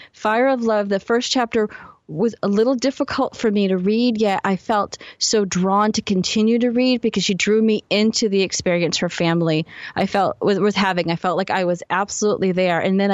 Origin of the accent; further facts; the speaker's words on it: Portugal; he's actually Portuguese, which I am.